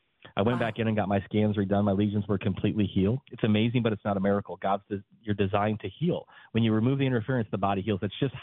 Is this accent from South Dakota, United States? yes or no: yes; South Dakota, United States; I actually was born and raised in South Dakota. And when I was younger, I was a boxer.